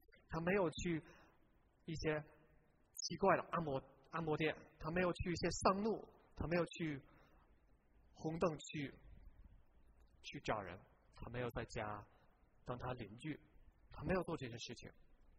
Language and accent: Chinese; United Kingdom; Chinese is a second language; now in Hong Kong; 我来自英国